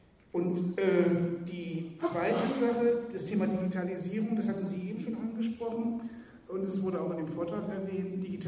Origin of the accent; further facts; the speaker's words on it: Flensburg, Schleswig-Holstein, Germany; ich komme aus Flensburg.